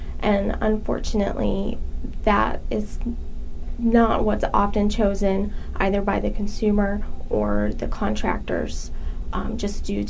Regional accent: Massachusetts, United States; I grew up in southern Massachusetts.

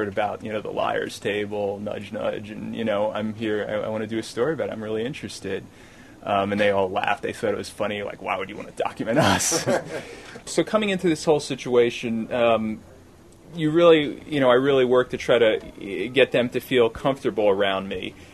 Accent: New Jersey, United States; I mean, I knew I was an outsider. I didn't want them to know I was from New Jersey or anything.

